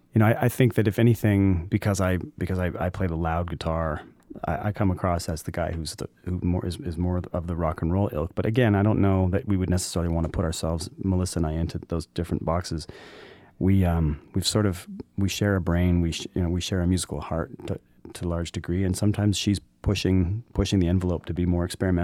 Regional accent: Halifax, Nova Scotia, Canada; also born or lived in Winnipeg / Vancouver; now in Toronto, Canada; Born in the 70s, so I spent the 70s in Halifax, Nova Scotia, the 80s in Winnipeg, Manitoba, the 90s in Vancouver, BC, and then I moved to Toronto

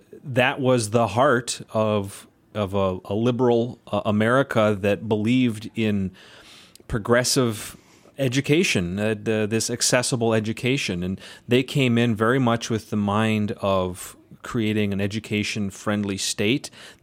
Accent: Cherry, United States; The first Cherry school, I grew up in Cherry, and it was built much the same way.

